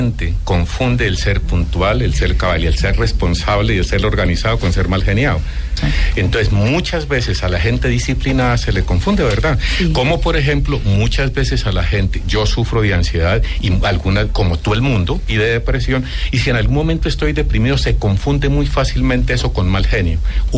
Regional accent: Ráquira, Boyacá, Colombia; yo que soy de Ráquira por acá compartiendo.

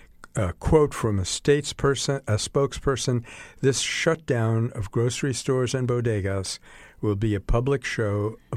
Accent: Brooklyn, New York, United States; So moving on now to my hometown, Brooklyn, New York.

